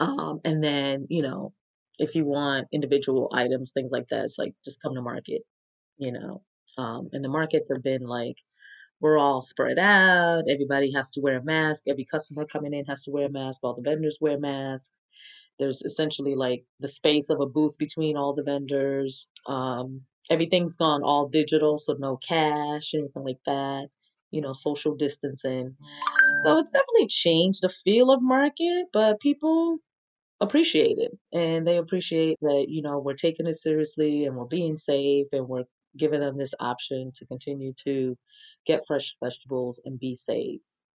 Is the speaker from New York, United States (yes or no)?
yes; New York, United States; but a lot of cities up north, I'm from New York, were laid out like on this grid system and really like master planned.